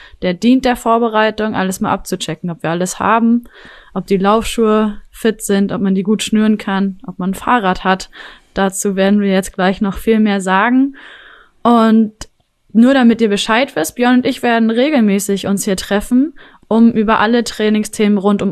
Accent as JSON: {"language": "German", "town": "Rostock", "region": "Mecklenburg-Vorpommern", "country": "Germany", "tie": "born there", "lives_now": "Hamburg, Germany", "said": "Und als Nordlicht bin ich in Hamburg natürlich trotzdem auch gut aufgehoben, weil ich nämlich gebürtige Rostockerin bin."}